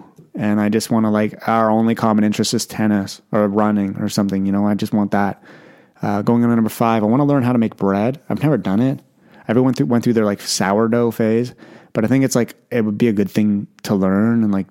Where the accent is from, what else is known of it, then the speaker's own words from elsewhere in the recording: Canada; I'm sorry if you're swearing. I'm Canadian.